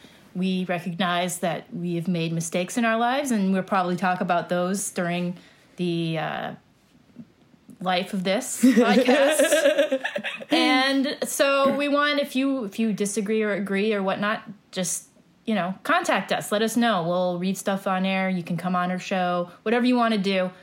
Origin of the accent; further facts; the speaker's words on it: Nebraska, United States; moved away as an adult; now in Brooklyn, United States; I am originally from Nebraska, where my dad used duct tape and rolled up toilet paper for Band-Aids. And then for grad school, moved out here.